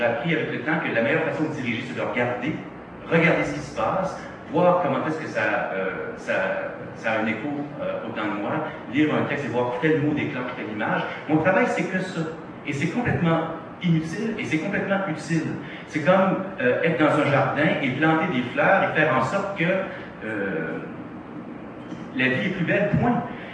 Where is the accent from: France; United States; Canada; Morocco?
Canada; Quebec; je suis Québécois et je ne sais plus qui je suis. Donc, je suis autant Européen qu'Américain.